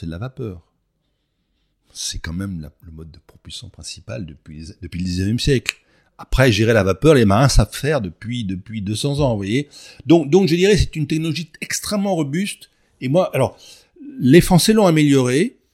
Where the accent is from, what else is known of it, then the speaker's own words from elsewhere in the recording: Provence-Alpes-Côte d'Azur, France; comme la Provence, je suis provençal